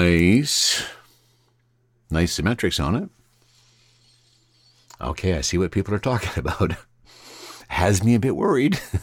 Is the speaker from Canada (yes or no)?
yes; Canada; I'm from Canada.